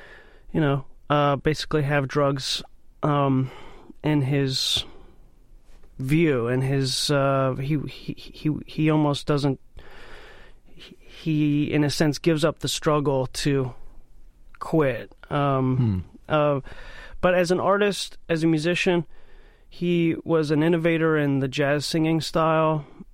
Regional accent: St. Louis, Missouri, United States; who's from my hometown, St. Louis, and … East St. Louis, since I was a teen.

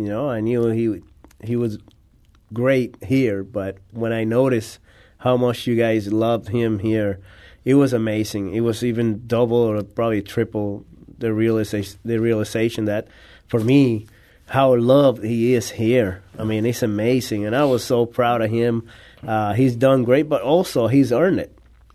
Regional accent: Dorado, Puerto Rico; And the little town we grew up in Dorado, it was amazing.

